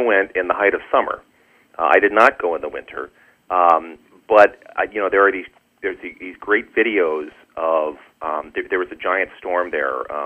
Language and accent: English; Wisconsin, United States; I'm from Wisconsin, and I spent some time also in Seattle, and we have all of these Scandinavian settlers here from way, way back.